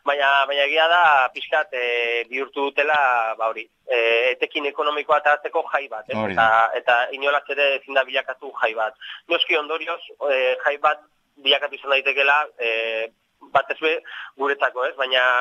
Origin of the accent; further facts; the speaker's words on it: Arrasate, Basque Country, Spain; kideak Arrasate eta Eskoretzakoa gara, ez? Mm-hmm. Orduan zentzu horretan bi herri horietan, bueno, batez ere ni Arrasatetik